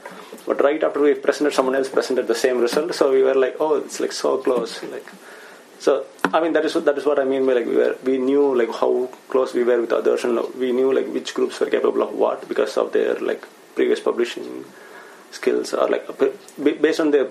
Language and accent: English; India; Plus, because of my nationality, like, I'm from India.